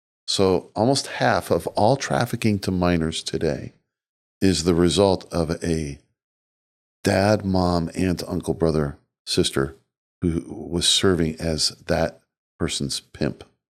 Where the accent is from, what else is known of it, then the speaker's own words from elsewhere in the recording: Wichita, Kansas, United States; let alone in Kansas, let alone my hometown of Wichita.